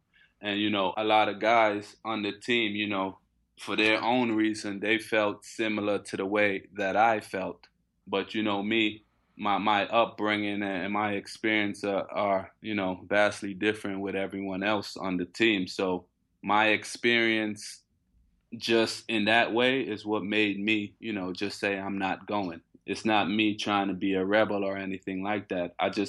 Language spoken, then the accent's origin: English; New York, United States; Maybe more so being a New Yorker, more than anything, played a factor into that.